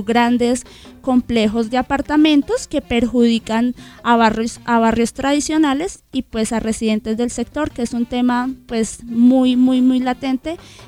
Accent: Bogotá, Colombia; Llevo viviendo toda mi vida acá en Bogotá y son muchísimas cosas las que me gustan.

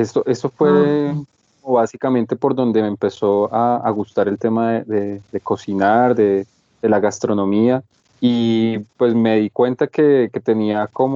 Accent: Facatativá, Cundinamarca, Colombia; born there; moved away as an adult; now in Bogotá, Colombia; nací en Facatativá. Más o menos a los 20, 21 años me trasladé a Bogotá por un sueño de estudiar cocina

